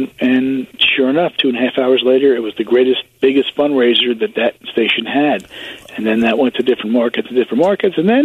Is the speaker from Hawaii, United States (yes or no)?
no; New Jersey, United States; I grew up in New Jersey, which was between New York and Philadelphia, of course.